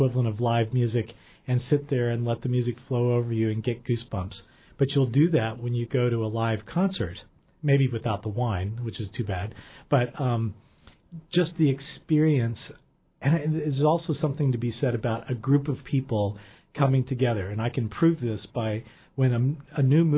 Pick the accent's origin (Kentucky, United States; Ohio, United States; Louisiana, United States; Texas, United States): Texas, United States; Houston; accent: Texas; I grew up in Houston, as I mentioned, and I've done my best to get rid of my Texas accent, but I grew up speaking French because of my next-door neighbors, being from France.